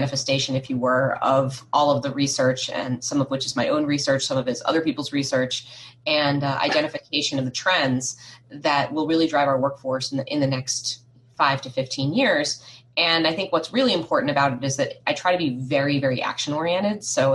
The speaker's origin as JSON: {"language": "English", "region": "Washington, D.C. area", "country": "United States", "tie": "born or raised there", "said": "I was growing up outside of Washington, D.C. in the States"}